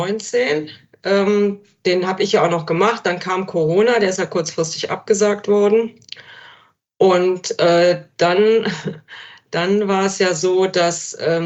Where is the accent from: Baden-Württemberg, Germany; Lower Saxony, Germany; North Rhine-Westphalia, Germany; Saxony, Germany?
North Rhine-Westphalia, Germany; Mönchengladbach; Ich komme ja aus Mönchengladbach und da konnte ich dann immer noch mitlaufen.